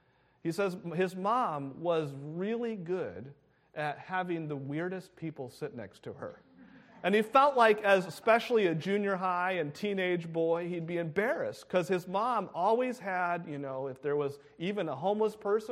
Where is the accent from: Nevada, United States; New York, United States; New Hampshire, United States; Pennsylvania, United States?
New Hampshire, United States; I remember growing up, we grew up in New Hampshire. When people go on vacation in the winter, they come here.